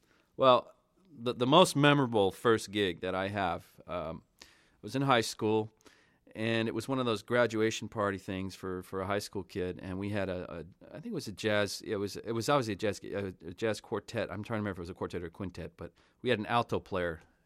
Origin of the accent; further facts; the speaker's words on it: Greenfield, Massachusetts, United States; I grew up in Greenfield, Mass, and fortunately, I grew up in a musical family